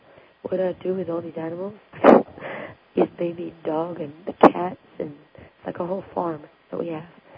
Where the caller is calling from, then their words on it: Massachusetts, United States; I'm calling from Massachusetts.